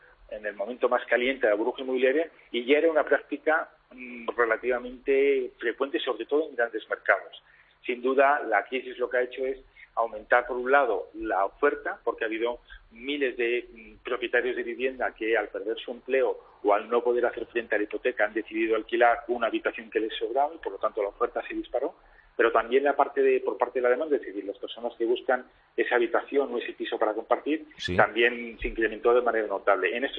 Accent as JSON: {"language": "Spanish", "town": "Ávila", "region": "Castile and León", "country": "Spain", "also_born_or_lived": "Madrid", "moved": "as an adult", "said": "cuando me vine, yo soy de Ávila, me vine a estudiar, me imagino como en tu caso, a la universidad, a Madrid"}